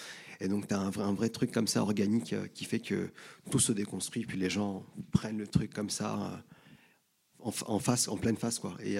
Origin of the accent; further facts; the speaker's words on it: France; born there; je suis franco-algérien d'origine, enfin je suis né en France et je suis d'origine algérienne et j'ai une grosse empreinte de ma culture algérienne